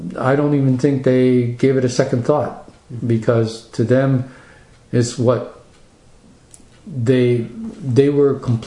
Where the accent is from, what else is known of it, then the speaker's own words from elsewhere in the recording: Guelph, Ontario, Canada; born there; No, I was born in Guelph.